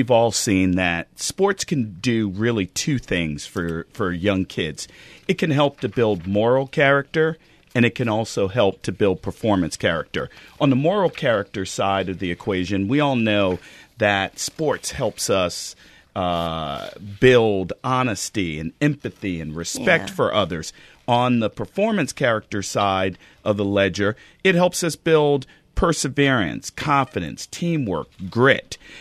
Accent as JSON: {"language": "English", "region": "New York", "country": "United States", "tie": "born or raised there", "said": "I was born and raised in the Bronx and attended public schools through eighth grade."}